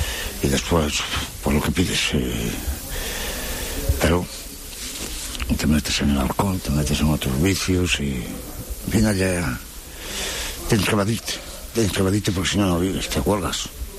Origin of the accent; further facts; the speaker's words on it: Galicia, Spain; Yo soy gallego. Gallego. Soy gallego.